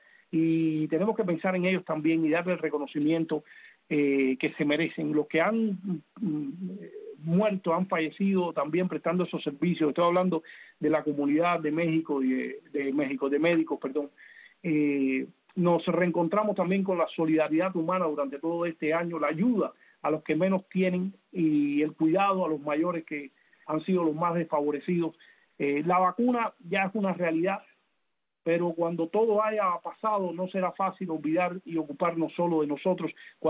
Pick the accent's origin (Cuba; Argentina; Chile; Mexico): Cuba; nosotros como cubanos